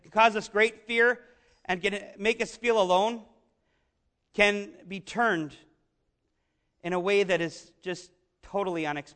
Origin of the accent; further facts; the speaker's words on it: Canada; maybe it's because I'm from the Great White North, but I can relate to that.